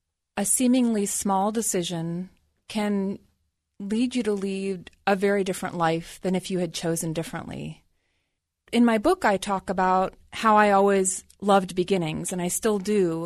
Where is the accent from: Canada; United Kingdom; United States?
United States; Ohio; I don't just mean my hometown in Ohio and my family of origin